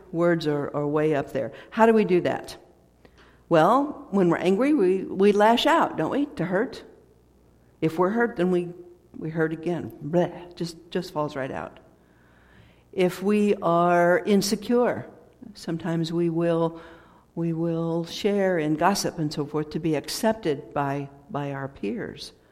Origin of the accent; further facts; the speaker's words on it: Illinois, United States; born there; because I was born in Southern Illinois